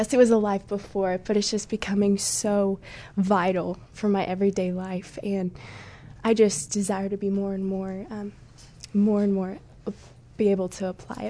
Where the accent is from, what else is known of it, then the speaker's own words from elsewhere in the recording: Ramona, Oklahoma, United States; I'm from Ramona, Oklahoma. My parents are actually pastors in Ramona, and so kind of grew up in ministry